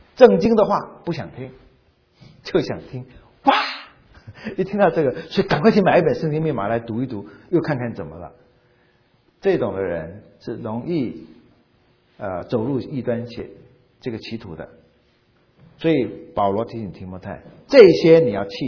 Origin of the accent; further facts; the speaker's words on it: China; 你会注意到我们中国人哈，老老少少说很重视运动